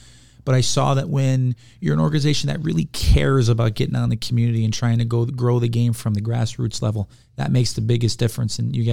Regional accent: Chicago, Illinois, United States; when I was growing up in Chicago in my early teenage years, that was the heyday of the Blackhawks from 2010 to 2016

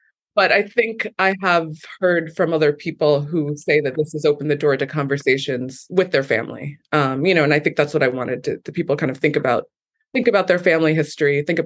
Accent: New York, United States; I mean, I grew up in New York and I got priced out.

